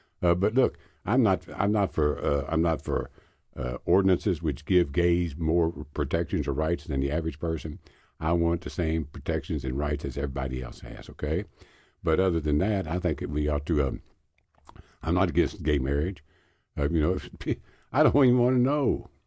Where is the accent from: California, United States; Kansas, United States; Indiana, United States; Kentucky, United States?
Kentucky, United States; I'm not xenophobic. I'm not homophobic. I'm just an American and a Kentuckian.